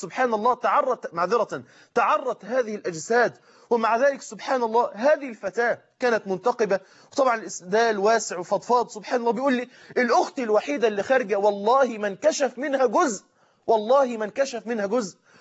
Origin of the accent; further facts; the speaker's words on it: Egypt; قلت له أنا من مصر.